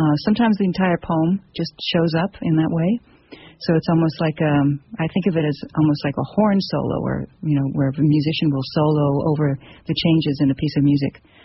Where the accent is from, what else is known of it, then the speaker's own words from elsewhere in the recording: San Francisco, California, United States; now in Davis, United States; when I was growing up in San Francisco, mm-hmm. my mom and my stepfather and my stepsister, we used to take little trips up to this, you know, up to Tahoe